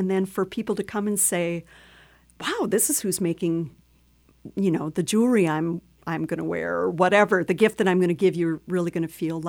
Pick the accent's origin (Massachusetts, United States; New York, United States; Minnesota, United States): Minnesota, United States; Minneapolis; So we'll be traveling, since I am from Minneapolis, we'll be doing some book readings at bookstores there